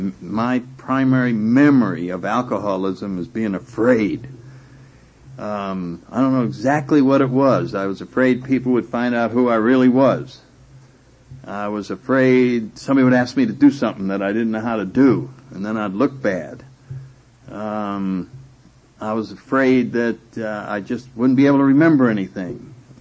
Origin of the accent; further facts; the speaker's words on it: New Haven, Connecticut, United States; I come from New Haven, Connecticut, and I managed to get into Yale University.